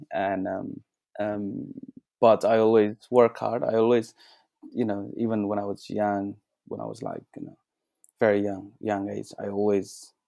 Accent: Kavre, Bagmati, Nepal; English is a second language; Yes, Kavre. My hometown is in Kavre, which is just outside of Kathmandu, around 70 kilometers.

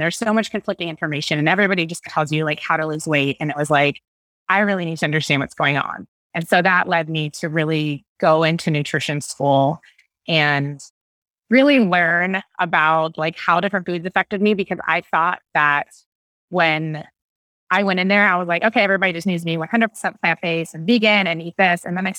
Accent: Fredericksburg, Virginia, United States; also born or lived in Alexandria; Okay, so it all started in Virginia. I'm from the East Coast. Alexandria, Virginia is born. I grew up in a small town in Fredericksburg.

